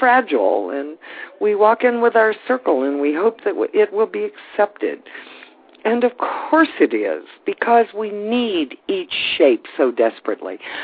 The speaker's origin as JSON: {"language": "English", "region": "Indiana", "country": "United States", "tie": "born or raised there", "said": "And I grew up in Indiana, and my friends from Iowa were very similar at Northwestern."}